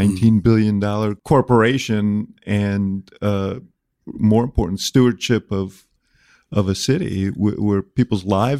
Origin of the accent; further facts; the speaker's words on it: Chicago, Illinois, United States; Brandon Johnson captured national attention with his election as the 57th mayor of my hometown, the city of Chicago.